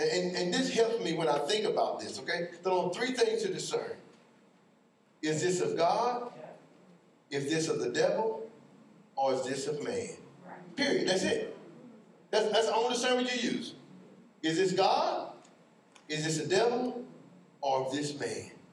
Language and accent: English; Missouri, United States; I'm from Missouri, I guess. You gotta show me.